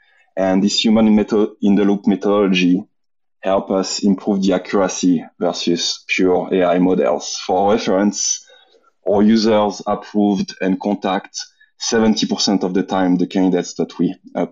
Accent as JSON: {"language": "English", "town": "Marseille", "region": "Provence-Alpes-Côte d'Azur", "country": "France", "also_born_or_lived": "London, United Kingdom", "second_language": "English", "moved": "as an adult", "said": "French, Marseille, the south of France, but I've been away from France for the past 17 years. Spent 6 years in London."}